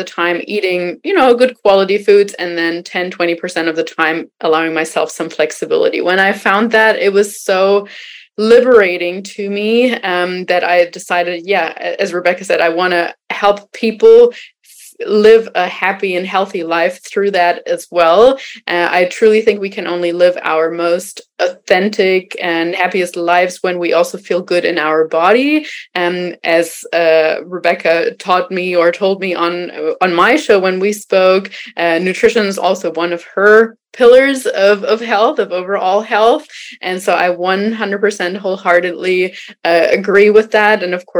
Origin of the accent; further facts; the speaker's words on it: Germany; I am originally from Germany.